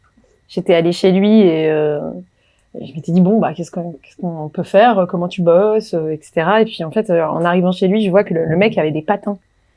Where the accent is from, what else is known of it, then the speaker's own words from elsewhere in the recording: Saint-Nazaire, Pays de la Loire, France; also born or lived in Nantes; Donc je suis partie de Saint-Nazaire, j'avais 18 ans et je suis allée 5 ans à Nantes